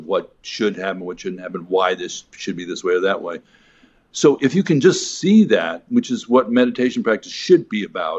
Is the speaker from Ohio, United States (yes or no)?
no; New York, United States; I'm from New York. I know how to do the whole bit.